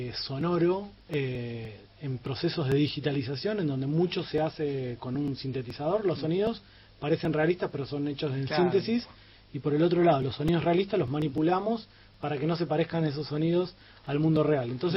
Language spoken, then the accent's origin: Spanish; Argentina